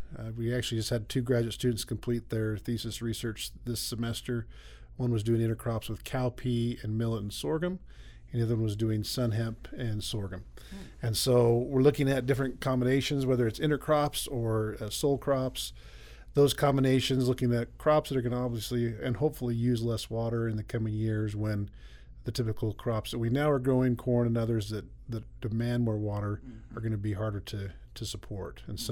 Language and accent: English; Idaho, United States; originally from Idaho, actually.